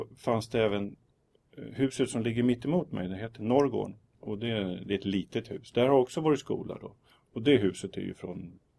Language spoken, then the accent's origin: Swedish; Tyresö, Stockholm County, Sweden; born or raised there